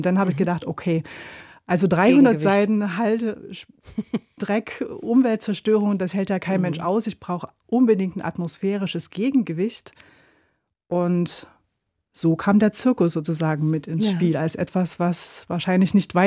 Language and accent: German; Gera, Thuringia, Germany; ich bin ja aufgewachsen in Gera